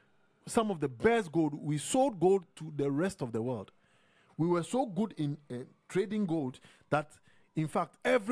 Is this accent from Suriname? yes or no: yes; Suriname; Because I know that the Surinamese, we came from Ghana.